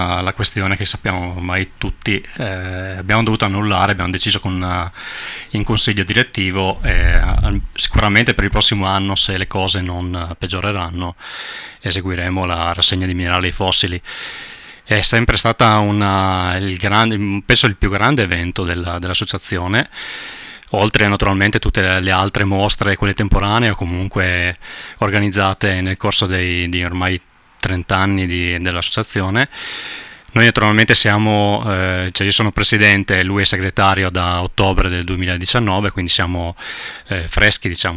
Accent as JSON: {"language": "Italian", "town": "Rivamonte Agordino", "region": "Veneto", "country": "Italy", "said": "sono comune di Rivamonte, Ponte Alto"}